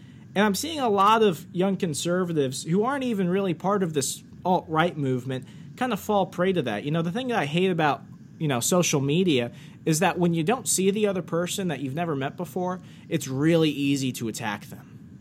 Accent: Virginia, United States; you know, I grew up in Fairfax County. You know, we go blue at the spur of a moment

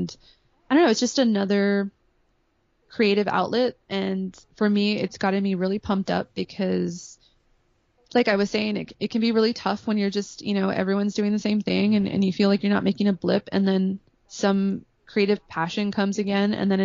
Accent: Mercedes, Texas, United States; everything I do is inherently Mexican American from growing up in Mercedes, Texas.

